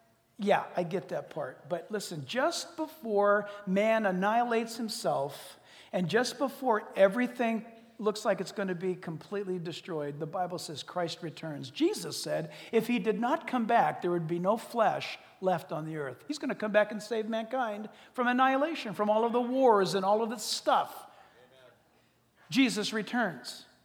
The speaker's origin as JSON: {"language": "English", "country": "United States"}